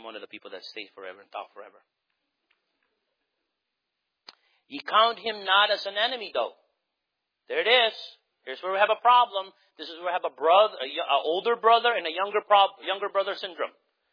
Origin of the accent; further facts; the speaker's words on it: United States; Americans, I love our being an American.